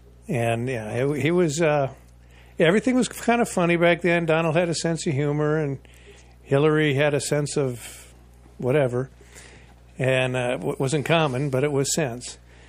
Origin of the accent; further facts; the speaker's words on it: New Hope, Minnesota, United States; Well, originally from Matamidi, but I grew up in New Hope.